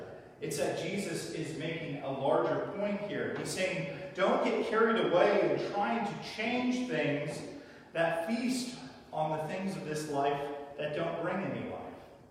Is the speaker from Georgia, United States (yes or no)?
no; California, United States; because we're from California and we still have to use lingo, even though I'm former Californian and don't identify with the politics of the state